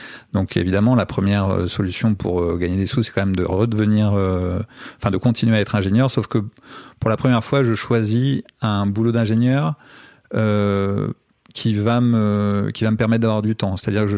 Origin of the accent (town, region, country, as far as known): France